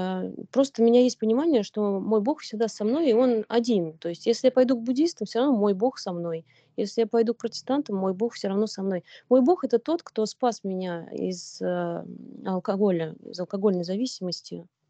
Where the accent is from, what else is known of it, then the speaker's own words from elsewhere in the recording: Ostashkov, Tver Oblast, Russia; now in Tver, Russia; Я уехала жить в Тверь, в другой город за 200 километров. Сами мы родом из Осташкова. Это такой маленький-маленький городочек на озере Селигер, безумно красивый. Там сейчас живет моя мама с папой.